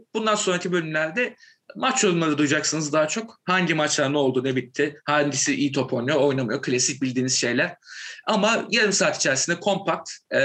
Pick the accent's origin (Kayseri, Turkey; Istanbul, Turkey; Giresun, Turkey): Istanbul, Turkey; Silivri; O dönem bizim köyde, benim köyüm bu arada Silivri'de yer alan ufak bir köy.